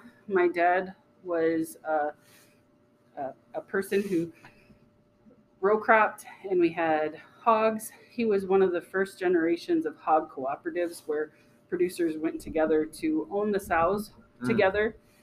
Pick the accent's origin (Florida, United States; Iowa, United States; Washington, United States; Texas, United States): Iowa, United States; Albert City; So I grew up in the northwest corner of the state in a really small town called Albert City. Population 800.